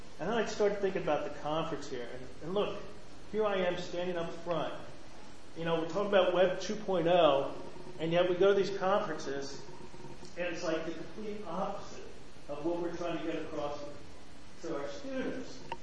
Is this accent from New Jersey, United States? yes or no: yes; New Jersey, United States; I'm from New Jersey.